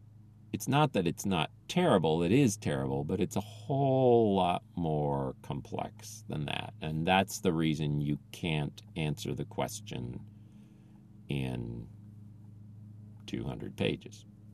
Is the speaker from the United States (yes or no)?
yes; Midwest, United States; now in New York City, United States; not growing up in New York City, growing up in a smaller town in the Midwest